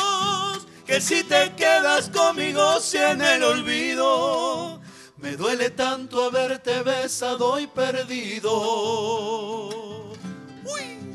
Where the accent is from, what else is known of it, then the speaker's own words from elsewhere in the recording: Salta, Argentina; soy salteño